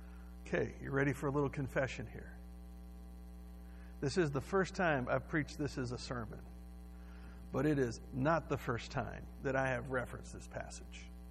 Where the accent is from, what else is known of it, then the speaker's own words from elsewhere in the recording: Houston, Texas, United States; And so for safety, I was sent from Houston to Iowa to live with grandma for a summer.